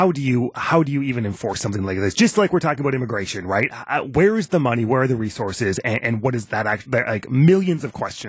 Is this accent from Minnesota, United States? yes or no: yes; Duluth, Minnesota, United States; I'm from the Duluth area.